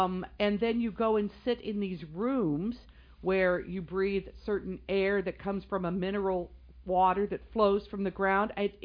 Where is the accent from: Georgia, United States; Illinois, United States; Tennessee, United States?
Illinois, United States; Quincy; And so I am so proud of the Quincy Park District in my hometown, because we have people coming all over for our fully accessible playground, and now we're building a second one.